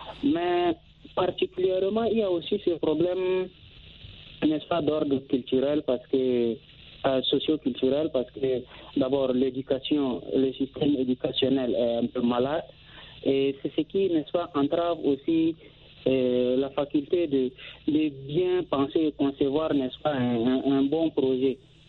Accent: Chad; now in Russia; puisque je suis originaire du Tchad, même si je suis en Russie

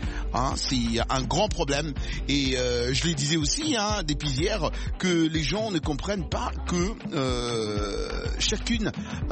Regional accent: Abidjan, Côte d’Ivoire; Qui t'a dit que nous sommes français? Nous, on est d'ici à Abidjan.

